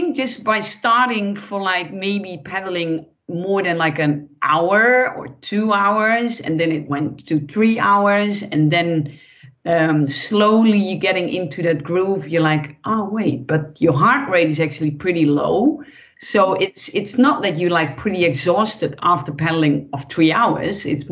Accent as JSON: {"language": "English", "region": "Friesland", "country": "Netherlands", "said": "because I'm from up in the north, I'm from Friesland."}